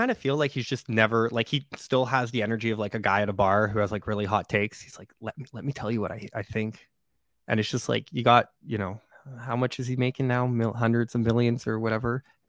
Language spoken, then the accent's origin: English; Montreal, Quebec, Canada; I'm Canadian, by the way. I'm from Montreal, Canada.